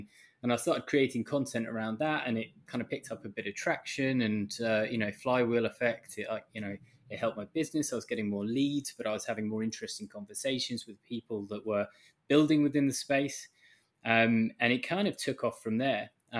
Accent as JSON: {"language": "English", "region": "London", "country": "United Kingdom", "lives_now": "Vietnam", "said": "I'm from London, but currently residing in Vietnam, where I've been for the last couple of years."}